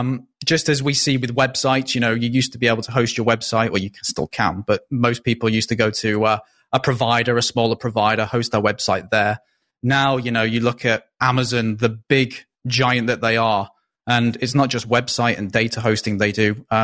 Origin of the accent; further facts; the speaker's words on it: United Kingdom; now in Canada; I'm a Brit in Canada